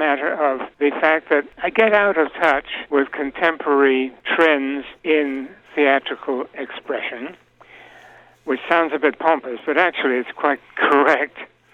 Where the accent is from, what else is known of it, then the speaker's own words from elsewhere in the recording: United Kingdom; now in United States; And I'm talking now as a Brit, you know, because I'm not an American.